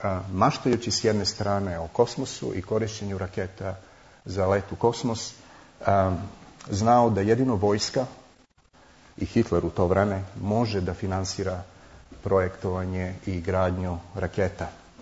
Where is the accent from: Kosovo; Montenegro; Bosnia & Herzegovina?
Kosovo; Gračanica, Pristina District; now in Australia; Dve reči o meni. Ja sam sa Kosova, iz Gračanice. Živim u Australiji od 99. od septembra